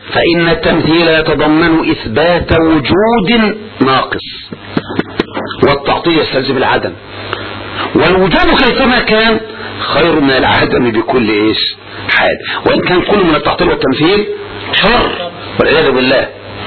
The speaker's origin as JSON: {"language": "Arabic", "town": "Tanta", "region": "Gharbia", "country": "Egypt", "said": "عندنا في طنطا قدم النبي"}